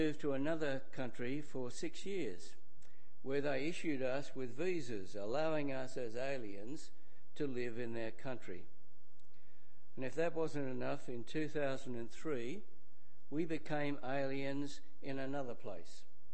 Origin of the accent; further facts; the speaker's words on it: Mascot, New South Wales, Australia; born there; also born or lived in South Australia; I was born at Mascot in New South Wales and became an alien in South Australia in 1967.